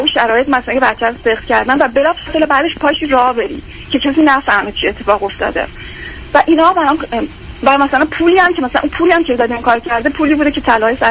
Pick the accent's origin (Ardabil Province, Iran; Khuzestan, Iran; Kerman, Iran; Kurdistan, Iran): Kerman, Iran; توی شهری درس میخوندم که مثلا این فاصله برای من 1000 کیلومتری از شهر خودم که کرمان بود داشت.